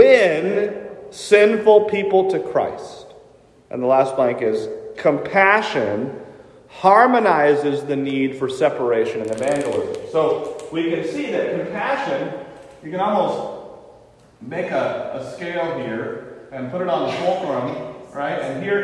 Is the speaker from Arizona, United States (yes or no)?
no; New Hampshire, United States; born or raised there